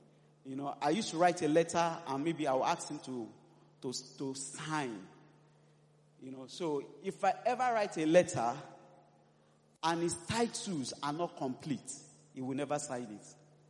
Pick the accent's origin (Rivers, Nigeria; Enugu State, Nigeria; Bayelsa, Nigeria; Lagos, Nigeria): Lagos, Nigeria; Festac; I lived in Festac. I grew up in Festac. I still live in Festac.